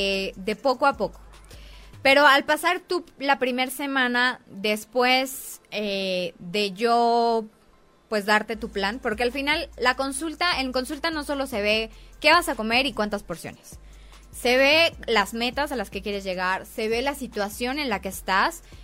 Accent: Mexico; También nos pasa mucho que como mexicanos no conocemos muchos riesgos de lo que hacemos

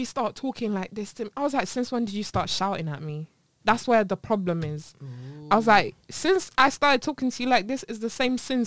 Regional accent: Uganda; first language Luganda; English is a second language; Listen, English is not my first language, so I struggled with a lot of things.

